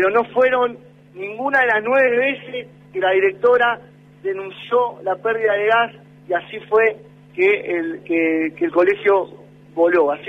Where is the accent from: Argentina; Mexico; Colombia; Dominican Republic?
Argentina; Moreno, Buenos Aires Province; Y venimos de Moreno, de un lugar donde también en los últimos meses venimos muy sacudidos